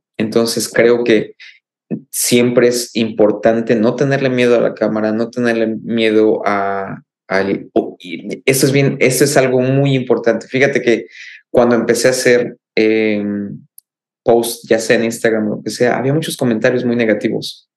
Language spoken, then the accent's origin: Spanish; Oaxaca, Mexico; now in Austin, United States; yo soy de Oaxaca y tenemos una guelaguetza en Austin